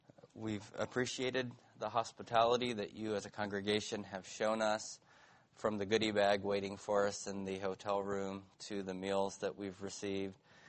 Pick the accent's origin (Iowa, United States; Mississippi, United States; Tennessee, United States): Mississippi, United States; Well, if you're like me and you're from the South, the word rebel is a good thing. Where I grew up in Mississippi, we loved rebels